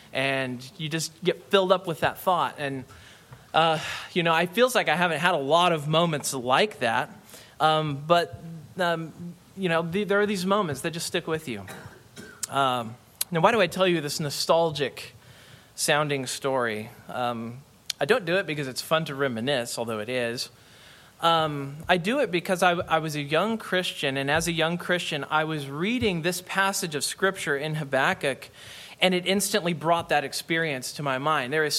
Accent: Kansas, United States; I am from Kansas, and we have a few names for Kansas, some of them derogatory.

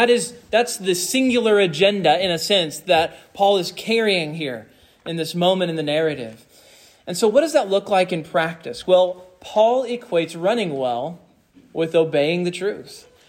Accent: Kansas, United States; And I was from Kansas, but I was cheering for the 49ers every time there was a Super Bowl.

